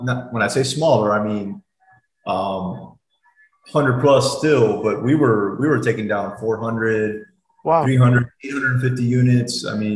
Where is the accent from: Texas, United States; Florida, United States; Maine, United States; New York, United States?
Texas, United States; Dallas; I still like Dallas. You know, it's my hometown